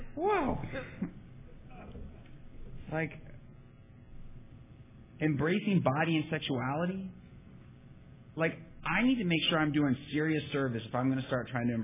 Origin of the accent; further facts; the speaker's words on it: Virginia, United States; I mean, I'm from Virginia. I went to a meeting in Virginia